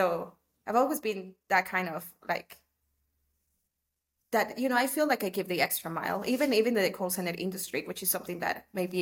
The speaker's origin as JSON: {"language": "English", "country": "El Salvador", "tie": "born or raised there", "lives_now": "Guatemala", "said": "I'm based in Guatemala at the moment, but I was born and raised in El Salvador."}